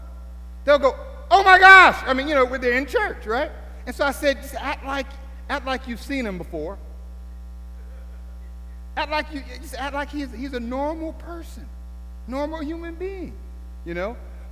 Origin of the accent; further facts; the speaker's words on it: Tallahassee, Florida, United States; This is my hometown, Tallahassee, and we were in South Florida for 18 years.